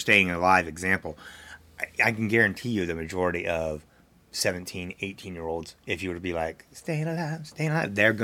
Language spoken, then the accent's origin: English; West Virginia, United States; Now, I grew up in West Virginia. I'm 45 years old, lived here primarily the majority of my life